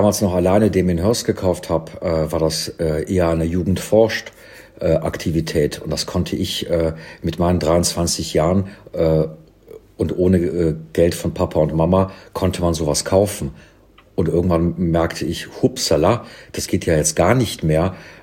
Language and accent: German; Cologne, North Rhine-Westphalia, Germany; also born or lived in London; in Köln, in meiner Heimatstadt